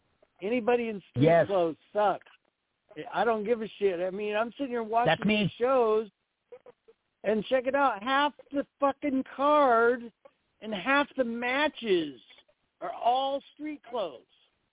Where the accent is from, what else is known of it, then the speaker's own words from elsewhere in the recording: Tacoma, Washington, United States; also born or lived in Los Angeles; I was born in Los Angeles, but only lived there till I was 2. Grew up in Tacoma, Washington. So I've been a Northwest fan, Seattle, everything.